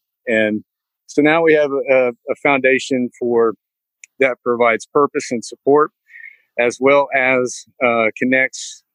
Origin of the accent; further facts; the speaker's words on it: Mustang, Oklahoma, United States; I'm from Mustang, Oklahoma. I grew up with horses.